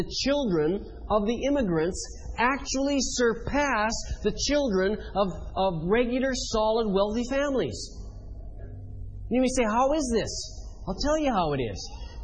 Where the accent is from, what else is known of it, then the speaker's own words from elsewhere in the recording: Canada; I come from Canada. As many of you know, Canada is a land of immigrants.